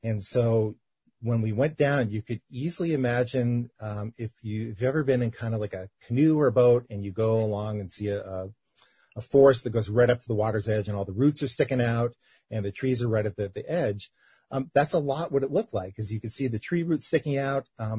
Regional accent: New York, United States; I mean, I grew up in New York without any oceans around, but we had a lake

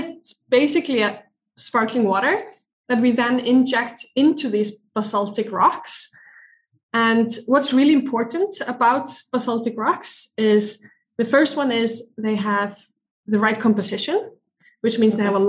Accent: Iceland; And I'm from Iceland, so we have a lot of volcanoes and earthquakes and glaciers.

